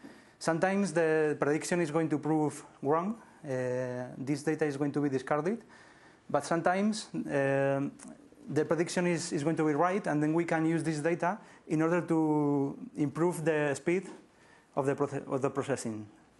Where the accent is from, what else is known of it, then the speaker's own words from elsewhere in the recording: Madrid, Community of Madrid, Spain; English is a second language; and I am from Madrid.